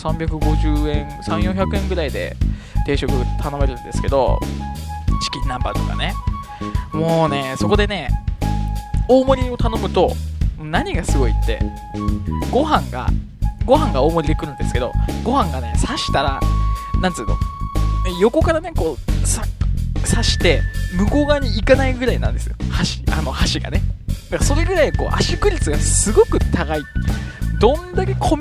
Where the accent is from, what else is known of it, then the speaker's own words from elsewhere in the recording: Sasebo, Nagasaki, Japan; also born or lived in Fukuoka / Tokyo; 紹介できるのは今のところ地元の佐世保でしょ、あとは住んでた福岡と東京だ、まあこの3つなんですけど